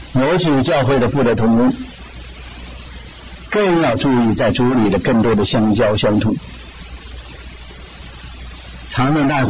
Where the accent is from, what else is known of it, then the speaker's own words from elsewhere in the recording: China; 我是从大陆来的